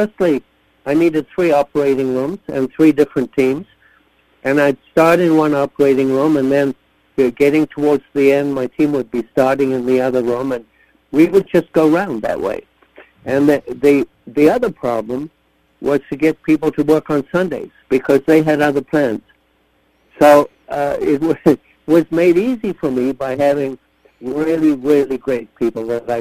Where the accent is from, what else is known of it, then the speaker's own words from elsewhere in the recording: Zimbabwe; born there; I was born in Africa and Zimbabwe. But I went to medical school in London.